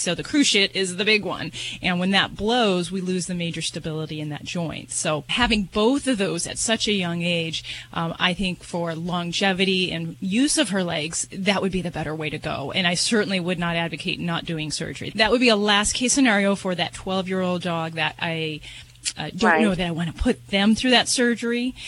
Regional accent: Las Vegas, Nevada, United States; my bet, and I'm from Vegas, so and I'm betting today, man

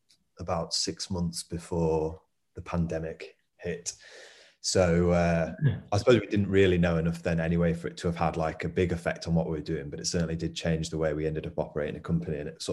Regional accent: North West England, United Kingdom; now in Manchester, United Kingdom; I'm from Cumbria originally.

